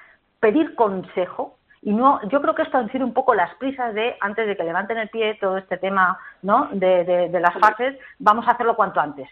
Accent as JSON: {"language": "Spanish", "town": "Salamanca", "region": "Castile and León", "country": "Spain", "tie": "born or raised there", "said": "a mi ciudad, a Salamanca, de donde soy, ¿no?, de donde he nacido"}